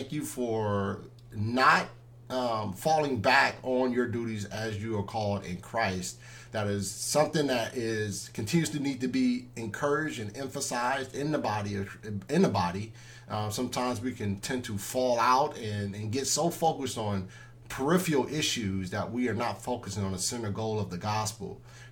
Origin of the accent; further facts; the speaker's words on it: Los Angeles, California, United States; now in Indio, United States; I'm originally from Los Angeles, so, you know, the beach is probably about 15, 20 minutes away from me living in Los Angeles.